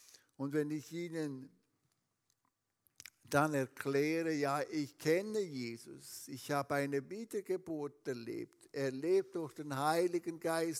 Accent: Switzerland; dass wir als Schweizer uns so für sie Zeit nehmen

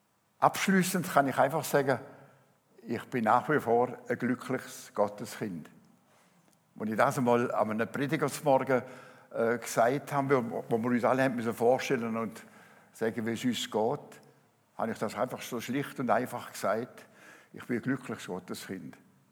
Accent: Wil, St. Gallen, Switzerland; Ich bin zwar bürgerlich ein Basler, aber aufgewachsen im Kanton Gallen, nämlich in Wiel.

